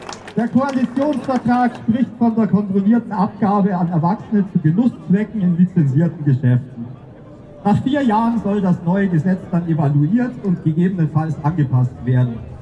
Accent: Bavaria, Germany; Ich stamme aus Bayern

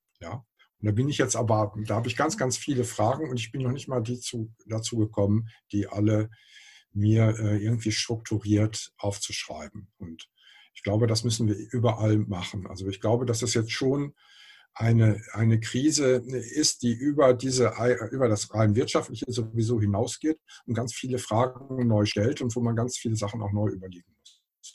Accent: North Rhine-Westphalia, Germany; ich komme aus dem Ruhrgebiet, da gibt es ganz viele unterschiedliche Städte und Städtchen

